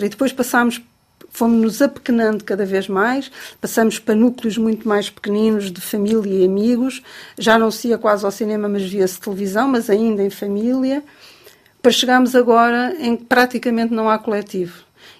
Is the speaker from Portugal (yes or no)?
yes; Portugal; Sim, aquelas pequeninas coisas são portuguesas, porque sou portuguesa e porque escrevo em português.